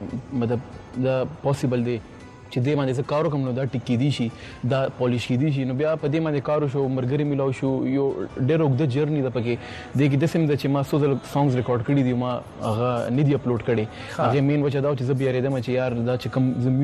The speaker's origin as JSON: {"language": "Pashto", "town": "Peshawar", "region": "Khyber Pakhtunkhwa", "country": "Pakistan", "tie": "born or raised there", "said": "زه د پیښور نه متعلق دی او پیښور کې چې کوم دي زما سکولینګ سه پټ آباد کې شوی دي سم د پیښور کې شوی دي"}